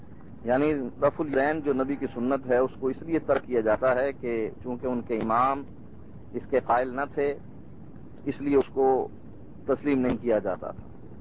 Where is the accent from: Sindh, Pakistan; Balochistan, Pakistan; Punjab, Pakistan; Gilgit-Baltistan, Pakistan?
Punjab, Pakistan; Sarai Sidhu; ہم امبالہ سے شفٹ ہو کر ڈسٹرکٹ ملتان, جو اب ڈسٹرکٹ خانیوال بن چکا ہے, اس کا ایک قصبہ ہے سرائے سدھو, وہاں میں نے ابتدائی تعلیم حاصل کی.